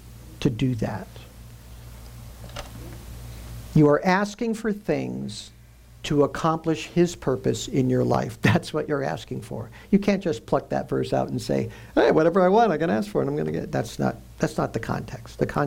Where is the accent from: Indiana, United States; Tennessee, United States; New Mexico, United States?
Indiana, United States; Lafayette; I grew up in Lafayette, Indiana. It was named after him, so we know all about the Marquis.